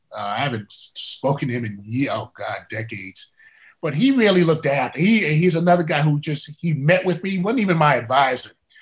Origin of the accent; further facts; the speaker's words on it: Paterson, New Jersey, United States; growing up in Patterson and hearing about the atrocities that were going on in our neighborhoods